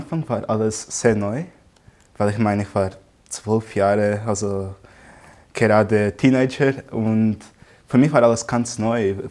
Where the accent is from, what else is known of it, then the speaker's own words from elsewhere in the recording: Angola; Und ich komme aus Angola und eigentlich war es so, dass meine Kindheit sehr schön war.